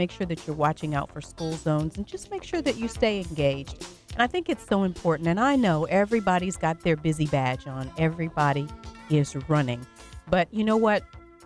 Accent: Louisiana, United States; We grew up in Avoyelles Parish

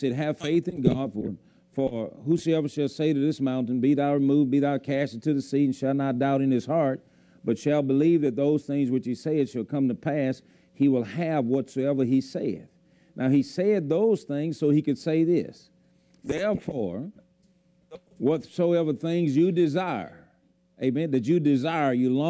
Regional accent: Bayou Rapids, Louisiana, United States; Well, you know, I grew up on Bayou Rapids out there

